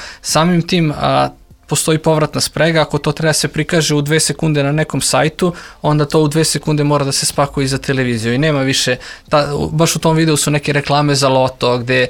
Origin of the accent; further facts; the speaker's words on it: Kragujevac, Šumadija and Western Serbia, Serbia; Ja sam iz Kragujevca, ako sedim kod kuće u Kragujevcu 360 dana u godini